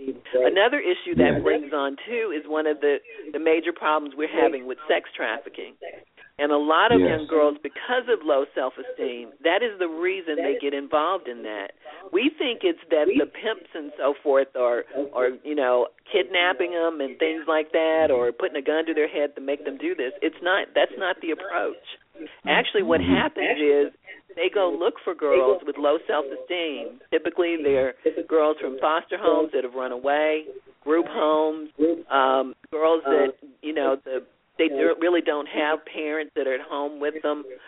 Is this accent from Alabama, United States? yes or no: yes; Northport, Alabama, United States; born there; I was born in Alabama in a little town called Northport, and we went to church every Sunday, of course.